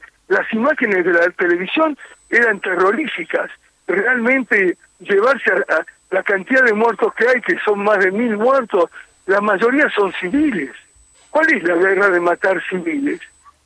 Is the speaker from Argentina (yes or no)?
yes; Argentina; Como yo no soy israelí, yo soy argentino